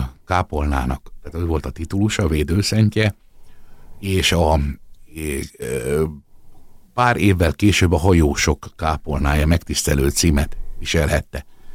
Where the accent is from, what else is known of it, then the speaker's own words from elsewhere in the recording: Győr, Győr-Moson-Sopron, Hungary; szoktam mondani, hogy nem is győri vagyok, hanem réfalusi